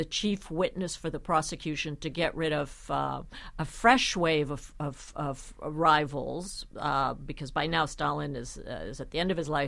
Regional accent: Budapest, Hungary; Well, so you mentioned that I'm from Budapest.

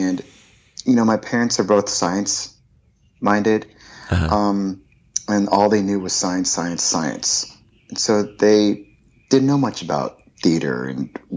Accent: Atlanta, Georgia, United States; born there; also born or lived in California / Virginia / New York / Korea; So I'm an Army brat. So I was born in Atlanta, Georgia. My dad worked for the military.

